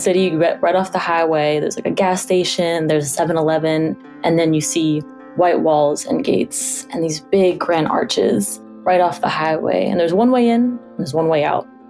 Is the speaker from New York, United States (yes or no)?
yes; Yonkers, New York, United States; I am 23 years old. Born and raised in Yonkers, New York.